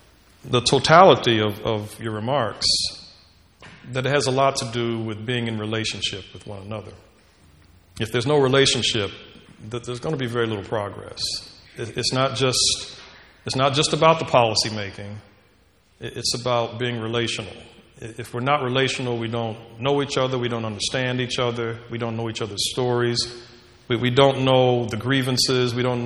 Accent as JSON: {"language": "English", "town": "Indianapolis", "region": "Indiana", "country": "United States", "tie": "born or raised there", "also_born_or_lived": "East Coast", "said": "born and raised in Indianapolis, and went back to Indianapolis after spending a long time on the East Coast"}